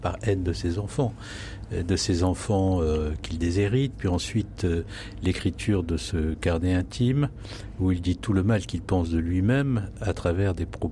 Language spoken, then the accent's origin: French; Senlis, Hauts-de-France, France; born there; je ne suis pas un petit pied noir. Pas que cela m'aurait gêné que de l'être, mais je ne suis pas né en Algérie. Je suis né dans l'Oise, à Senlis, en 1963.